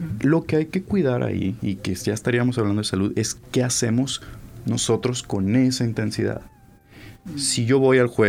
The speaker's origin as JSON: {"language": "Spanish", "town": "Monterrey", "region": "Nuevo León", "country": "Mexico", "tie": "born or raised there", "said": "yo soy regio, yo nací aquí."}